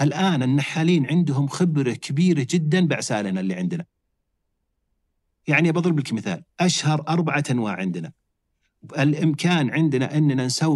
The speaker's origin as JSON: {"language": "Arabic", "country": "Saudi Arabia", "said": "حنا بلد صحراوي، بعض الناس ينكر أصلاً عندنا عسل. عندنا بالمملكة العربية السعودية أي شهر تجي تبي عسل ينتج"}